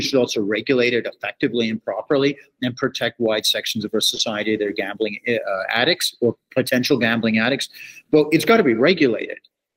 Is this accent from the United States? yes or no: no; Canada; I'm a Canadian, as you know